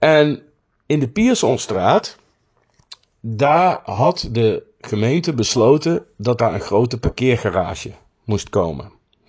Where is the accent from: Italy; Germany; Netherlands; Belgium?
Netherlands; Nijmegen, Gelderland; Ik ben geboren en getogen in Nijmegen en woon daar nog steeds.